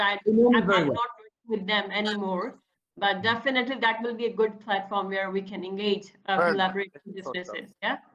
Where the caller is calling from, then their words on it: Islamabad, Islamabad Capital Territory, Pakistan; I'm calling from Islamabad.